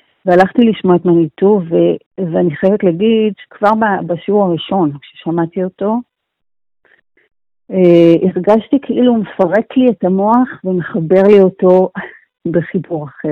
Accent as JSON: {"language": "Hebrew", "town": "Tel Aviv", "region": "Tel Aviv District", "country": "Israel", "tie": "born or raised there", "said": "אני באה מבית צפונבוני ליברלי, מה שנקרא."}